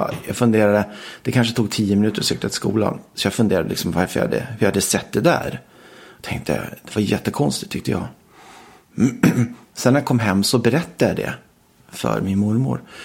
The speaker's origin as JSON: {"language": "Swedish", "town": "Stockholm", "region": "Stockholm County", "country": "Sweden", "tie": "born or raised there", "said": "jag växte upp i Stockholm"}